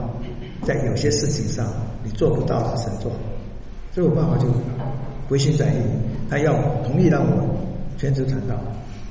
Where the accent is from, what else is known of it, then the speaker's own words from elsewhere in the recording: China; 我们中国人说吧，这个他的胳膊比我的大腿还粗